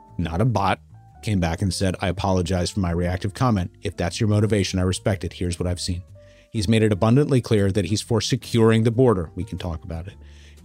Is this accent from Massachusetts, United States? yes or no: no; New York, United States; I want, as a New Yorker, to give him as much support as possible